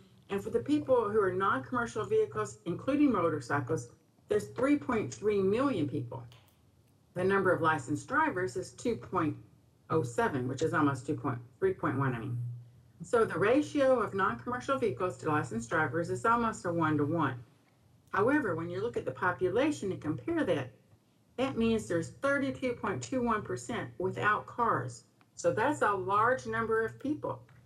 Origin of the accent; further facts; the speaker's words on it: Kentucky, United States; I'm focusing on Kentucky because I am from Kentucky